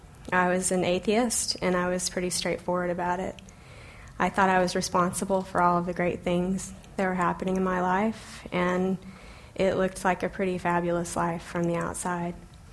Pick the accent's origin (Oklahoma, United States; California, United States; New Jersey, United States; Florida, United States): Oklahoma, United States; also born or lived in North Carolina / Boston; now in Dallas, United States; We grew up in Oklahoma, and we moved to North Carolina when we got married.